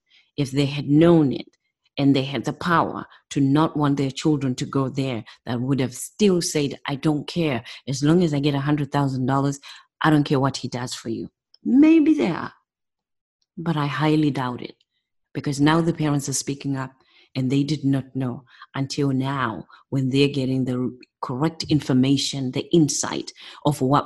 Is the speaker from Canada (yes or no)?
no; Zimbabwe; I guess growing up in Zimbabwe